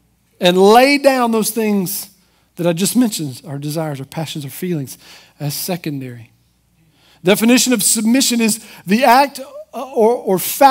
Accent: United States; I mean, I'm an American, right?

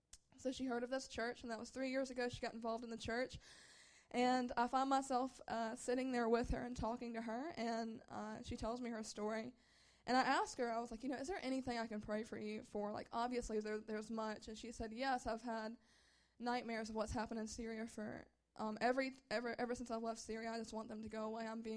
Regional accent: United States; they're looking out of their tents at me, and I'm an American.

